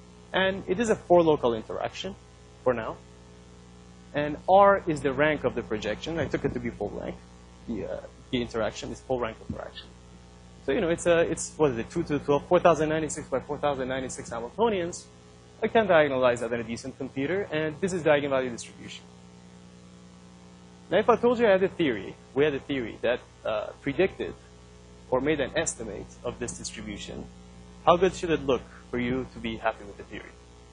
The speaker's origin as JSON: {"language": "English", "country": "Canada", "said": "Well, being a Canadian, I'm going to use the hockey stick."}